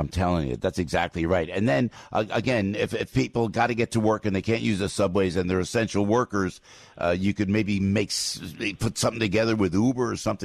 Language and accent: English; New Jersey, United States; I'm amazed that New Yorkers and folks in New Jersey, my home state, are actually listening to the governors.